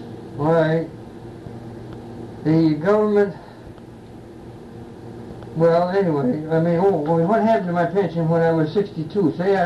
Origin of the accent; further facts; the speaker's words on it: Bay City, Michigan, United States; born there; No, I was born in Bay City.